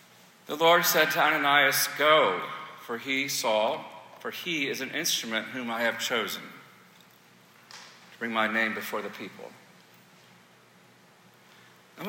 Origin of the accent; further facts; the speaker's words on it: Dallas, Texas, United States; This, by the way, is in the Dallas Museum of Art. I've seen it in person. That's my hometown.